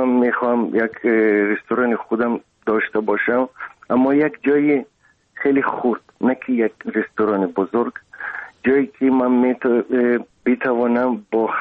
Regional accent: Dushanbe, Tajikistan; خوشبختانه دیدم جایی که در آنجا بزرگ شدم دیدم، شکر خدا.

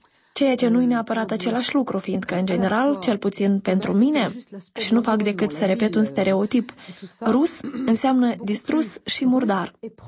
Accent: Nouvelle-Aquitaine, France; Romanian is a second language; Eu, de pildă, sunt din Périgord, din sud-vest vestul Franței. Prin urmare, identitatea mea este perigurdină, franceză, europeană.

